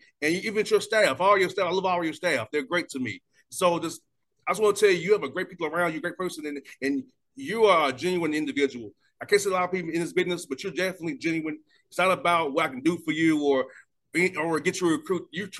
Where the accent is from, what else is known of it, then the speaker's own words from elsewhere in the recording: Atlanta, Georgia, United States; You know, you're a guy from Pittsburgh. I'm a guy from Atlanta.